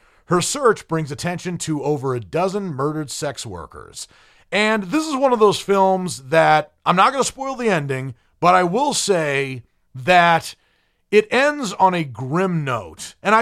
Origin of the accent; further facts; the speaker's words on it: New England, United States; also born or lived in Boston; who was tough, no doubt, but he also had this very cool sense of humor that I'm certainly familiar with growing up in New England. I didn't grow up in Boston, but I lived there for 11 years.